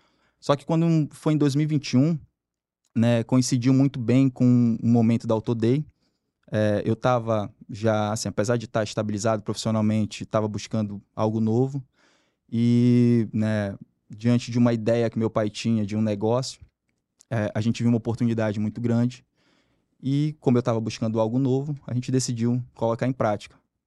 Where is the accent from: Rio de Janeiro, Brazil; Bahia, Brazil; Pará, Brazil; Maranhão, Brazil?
Pará, Brazil; Santarém; Nós somos de Santarém do Pará, né? Lá no oeste paraense.